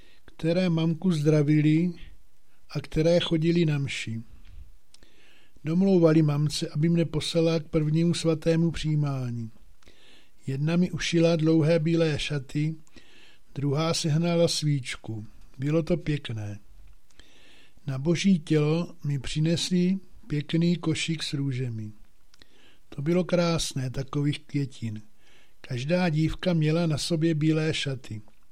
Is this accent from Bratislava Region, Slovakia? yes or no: yes; Bratislava Region, Slovakia; Czech is a second language; now in Jeníkov, Czechia; Pocházím sice ze Slovenska, z okolí Bratislavy, ale bydlím v Čechách už 43 let. Napřed to byly nedaleko Kladruby, od roku 1990 právě Jeníkov.